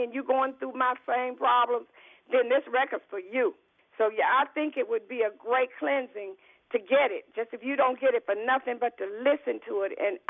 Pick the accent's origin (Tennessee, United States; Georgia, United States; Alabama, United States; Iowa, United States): Alabama, United States; I was raised in Alabama, and I heard three types of music. That was gospel, that was rhythm and blues, and it was country.